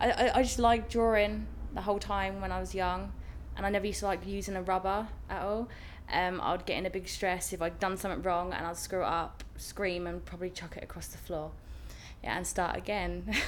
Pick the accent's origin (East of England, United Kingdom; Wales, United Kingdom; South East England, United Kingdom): East of England, United Kingdom; Harwich; I'm 19 and I'm from Harwich.